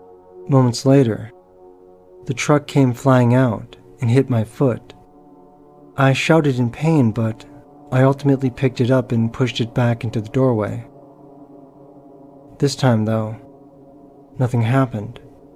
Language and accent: English; Calgary, Alberta, Canada; I'm from Calgary, Alberta. I've been around for 40 plus years.